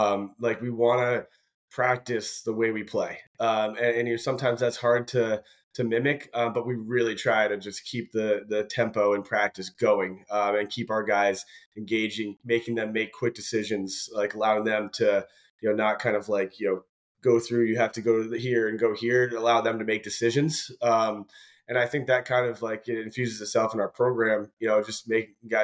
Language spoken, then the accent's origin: English; New England, United States; I grew up in New England, you know, coached in this league for a little while before I got down there.